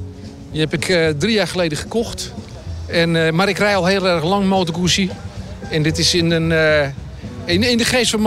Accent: North Holland, Netherlands; ik kom uit de Noordkop

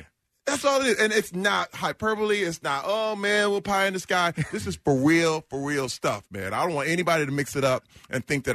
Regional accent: Flint, Michigan, United States; But this is why, again, growing up in Flint, Michigan, and the whole log line was, you're going to hate your life.

